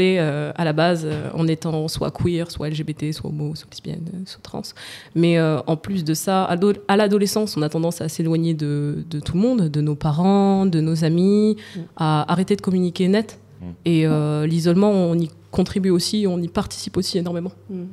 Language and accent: French; Île-de-France, France; J'ai grandi dans le 94, je citerai pas le nom de ma ville, mais j'ai grandi dans le 94, le Val-de-Marne, donc c'est pas le coin le plus mal famé non plus, mais c'est, voilà, c'est la banlieue quoi.